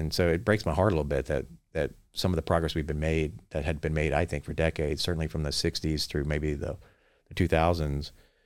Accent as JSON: {"language": "English", "region": "Louisiana", "country": "United States", "said": "even as a Southerner from Louisiana."}